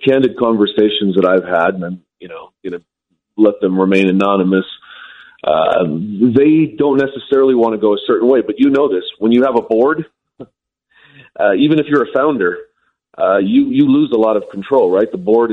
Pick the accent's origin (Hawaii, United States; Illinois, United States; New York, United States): Hawaii, United States; also born or lived in Southern California; now in Utah, United States; I grew up in Hawaii in Southern California to immigrant parents, and I came out here to play sports, but fell in love with the state